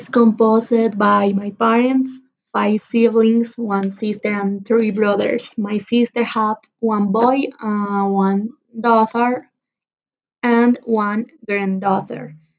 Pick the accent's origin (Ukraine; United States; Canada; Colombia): Colombia; Marinilla, Antioquia; born there; English is a second language; now in Medellin, Colombia; I was born in Marinilla. I live in Medellin.